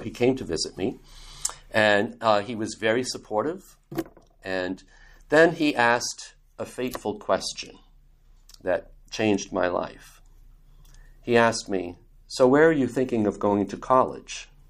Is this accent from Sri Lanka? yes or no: no; Berlin, New Hampshire, United States; I grew up in Berlin, New Hampshire, in northern New Hampshire, and I grew up in a very devout French-Canadian family.